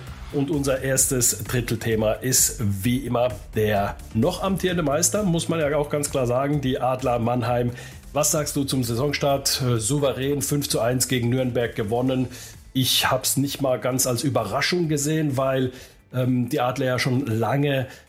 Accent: Finland; Aber alle werden es mir verzeihen, dass ich natürlich meinem Heimatland Finnland eben auch die Daumen drücken muss.

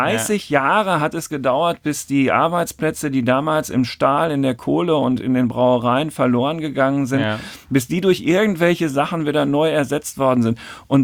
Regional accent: Dortmund, North Rhine-Westphalia, Germany; born there; dass ich gebürtiger Dortmunder bin und mir diese Stadt natürlich sehr am Herzen liegt.

